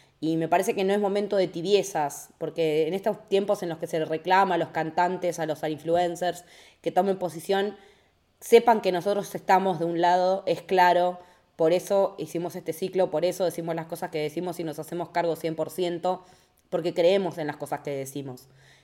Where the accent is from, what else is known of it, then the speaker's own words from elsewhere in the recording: Argentina; nos identifica como argentinos